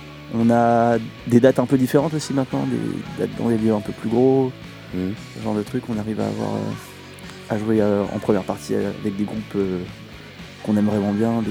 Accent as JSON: {"language": "French", "town": "Rennes", "region": "Brittany", "country": "France", "tie": "born or raised there", "said": "On vient tous, on est tous originaires de Rennes."}